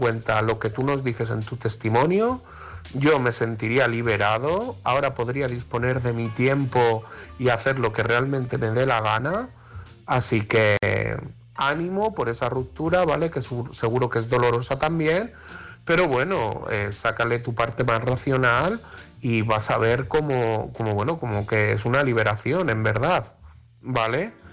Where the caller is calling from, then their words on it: Madrid, Community of Madrid, Spain; de Madrid